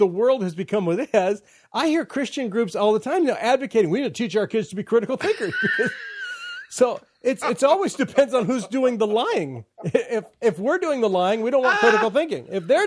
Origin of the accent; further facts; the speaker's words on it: Watts, California, United States; the African-Americans I know growing up in Watts don't have the same opportunity.